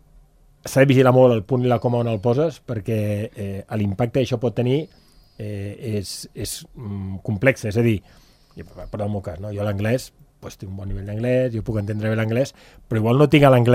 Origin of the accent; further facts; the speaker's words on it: Catalonia, Spain; now in Andorra; no, perquè sóc català, però em sento gairebé andorrà, em queda poquet